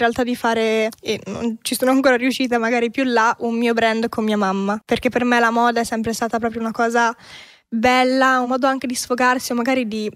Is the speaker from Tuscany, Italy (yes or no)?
no; Rovereto, Trentino-Alto Adige, Italy; born there; also born or lived in Riva del Garda; Minuscola, sì, in Trentino, in un paesino un po' sperduto, non lo conoscono in tanti. Io sono nata a Rovereto, però ho abitato a Riva del Garda e lì è praticamente lago, tutti fanno windsurf, kitesurf.